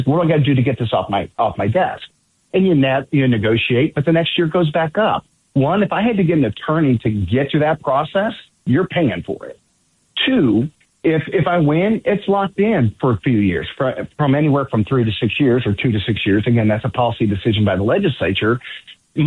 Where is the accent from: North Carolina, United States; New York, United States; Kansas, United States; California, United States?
Kansas, United States; Great Bend; yeah, I grew up in Great Bend.